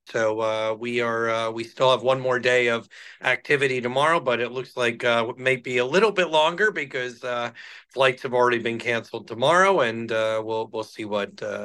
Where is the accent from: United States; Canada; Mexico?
Canada; especially because we're Canadian.